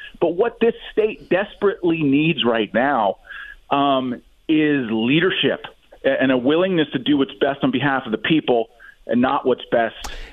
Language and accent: English; Pittsburgh, Pennsylvania, United States; came back here to Pittsburgh. We're born and raised in Pittsburgh. My family's been here for close to 100 years in Western Pennsylvania